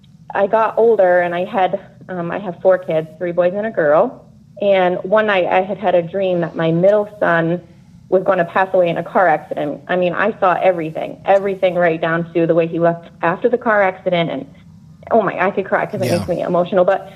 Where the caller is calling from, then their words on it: New Hampshire, United States; I'm calling from New Hampshire.